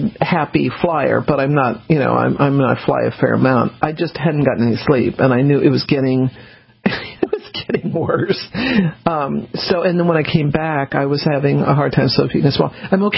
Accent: New Orleans, Louisiana, United States; born there; accent: southern; also born or lived in Texas; I was born in New Orleans, as many of you know, and I went to school in Texas. And I do have a southern accent. I do have a southern drawl

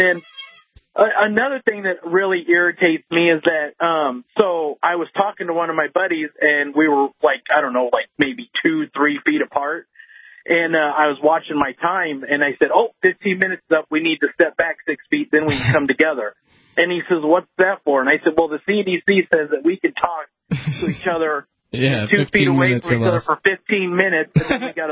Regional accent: Iowa, United States; now in Kentucky, United States; And also, I'm from Iowa. I just moved to Kentucky.

